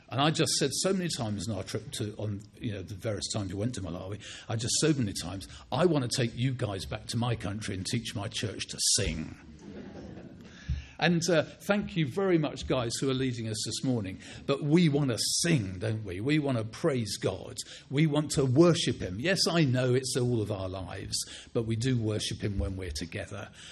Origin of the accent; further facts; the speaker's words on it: England, United Kingdom; I mean, I know we're English and reserved and so on.